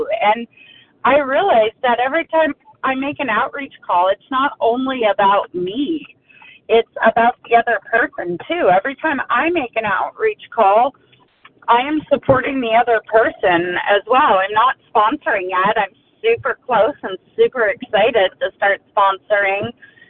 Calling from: Houston, Texas, United States; Houston, Texas.

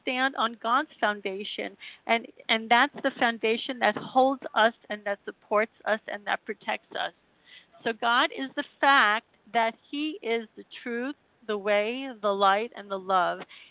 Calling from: Israel; I'm calling from the Holy Land of Israel

